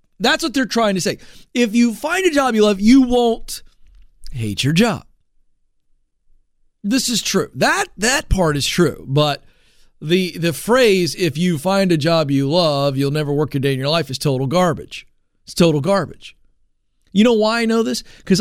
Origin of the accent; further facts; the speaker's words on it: the South, United States; Hey, listen, I'm from the South. I can make fun of Southern accents.